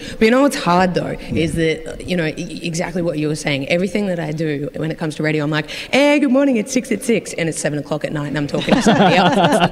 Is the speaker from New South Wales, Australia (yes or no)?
no; Brisbane, Queensland, Australia; moved away as an adult; now in Melbourne, Australia; But I came down from Brisbane, and I just finished a radio and film course, and I thought, Melbourne's the place of opportunity.